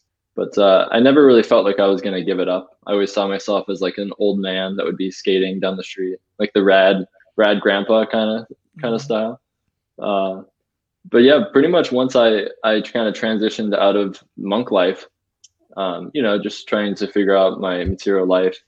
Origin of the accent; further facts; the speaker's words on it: North Carolina, United States; also born or lived in California; I was born in California and raised in North Carolina and went to school in Denver.